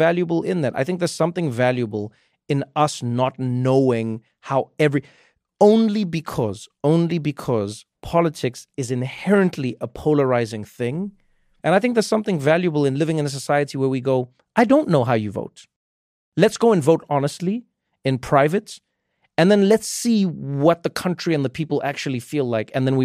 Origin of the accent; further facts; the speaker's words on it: South Africa; But growing up in South Africa was interesting and weird for me